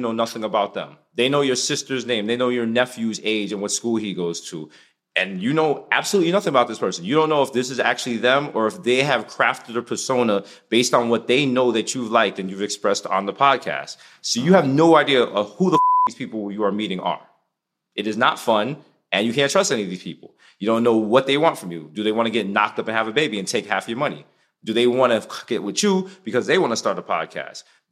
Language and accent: English; Bronx, New York, United States; We're like from the Bronx. Who knew we'd even have a TV show?